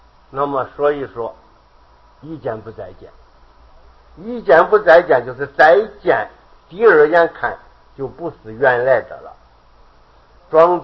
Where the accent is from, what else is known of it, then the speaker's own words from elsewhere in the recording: China; 那么在诗人的碑下，我们中国人尤其是所谓中国历代的文学啊